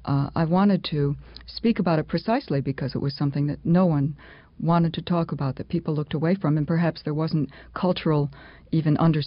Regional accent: Troy, New York, United States; at least as an American growing up in Troy, I never saw a nightingale

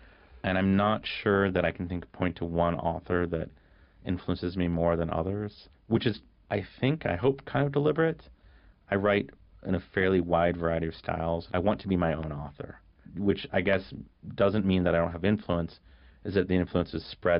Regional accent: Canada; And some of that is, you know, I grew up in Canada, so those are Canadian authors.

